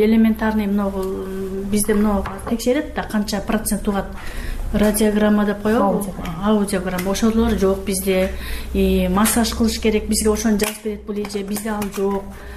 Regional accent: Toktogul, Jalal-Abad Region, Kyrgyzstan; Анан биринчи жылы доктурга барып көрсөтсөк, Токтогулдан келдик биз.

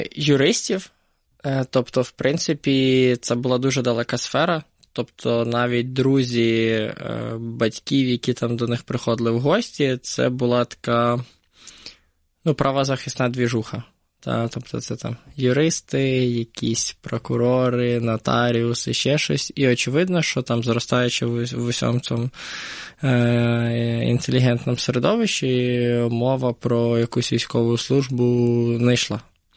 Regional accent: Poltava, Poltava Oblast, Ukraine; Потім в моєму житті з'явився в Полтаві, звідки я родом.

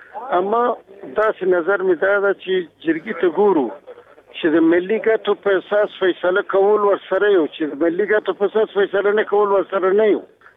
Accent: Afghanistan; زه د افغانستان دی بچی

